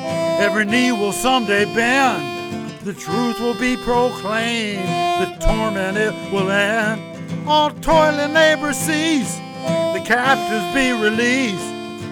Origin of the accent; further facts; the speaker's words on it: Maine, United States; We are from Waldo County. We're not from Belfast.